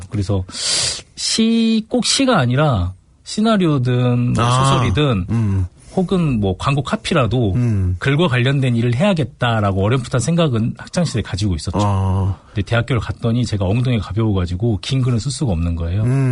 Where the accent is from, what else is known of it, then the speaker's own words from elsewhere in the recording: Gwangju, South Korea; also born or lived in Mokpo; 저는 그 목포에서 태어나서 광주에서 주로 자랐고요. 네. 광주 농성동 본당에서 신앙생활 했습니다.